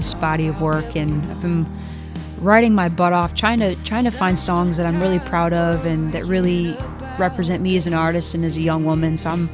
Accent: Michigan, United States; underestimated and have been so humbled by the support and love from Northern Michigan, and specifically my hometown.

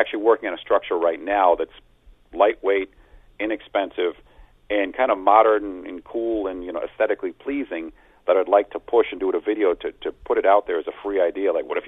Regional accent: Stoughton, Massachusetts, United States; I'm from New England

